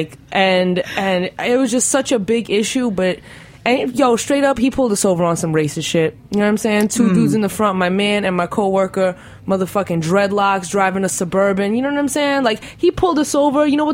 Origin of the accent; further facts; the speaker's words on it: Brooklyn, New York, United States; I'm from Brooklyn. The other side, though.